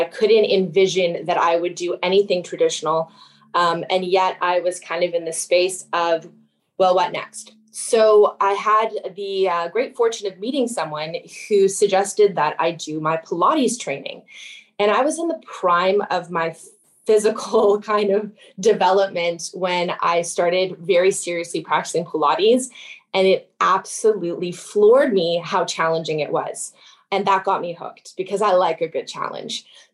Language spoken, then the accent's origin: English; Saskatchewan, Canada; I am born and raised in Saskatchewan. So I'm a Western girl